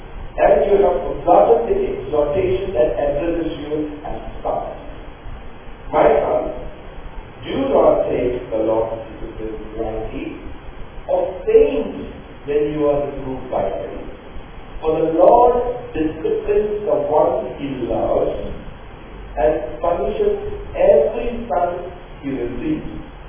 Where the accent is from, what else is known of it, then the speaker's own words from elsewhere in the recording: Dubai, United Arab Emirates; My dad, I grew up in Dubai.